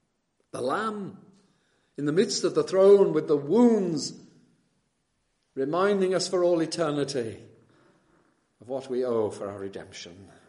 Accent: United Kingdom; And look back here at home, as British, we tend to have either a bulldog or, for the English, a lion.

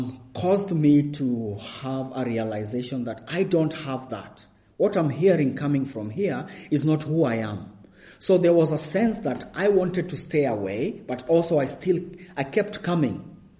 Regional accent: Kenya; moved away as an adult; now in Finland; Anyway, in 2008, I moved away from Kenya, went to Finland, and during my second year of university

